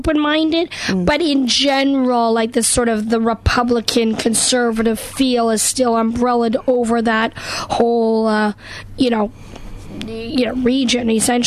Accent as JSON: {"language": "English", "region": "the Prairies", "country": "Canada", "tie": "born or raised there", "also_born_or_lived": "Western Canada / Los Angeles, United States", "moved": "yes", "lives_now": "North Carolina, United States"}